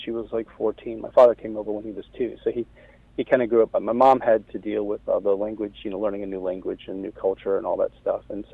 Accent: Atlanta, Georgia, United States; I grew up in Atlanta, not... my name didn't blend.

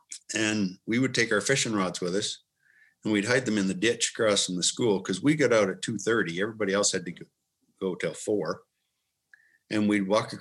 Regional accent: Ontario, Canada; growing up in Southern Ontario was unique, to say the least.

